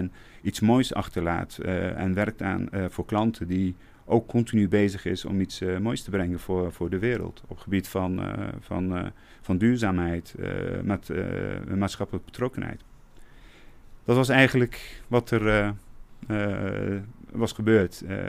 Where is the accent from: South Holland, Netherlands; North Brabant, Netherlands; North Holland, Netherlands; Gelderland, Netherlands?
Gelderland, Netherlands; Arnhem; Nou, ik ben zelf opgegroeid in Arnhem, in Malburgen-West. En dat was toch een wijk met sociaal-economische uitdagingen, om maar zo te zeggen.